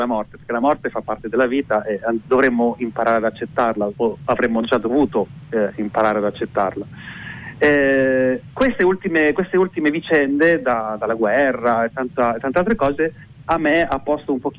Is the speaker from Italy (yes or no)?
yes; Forlì, Emilia-Romagna, Italy; io sono di Forlì come origine e quindi la mia famiglia sta lì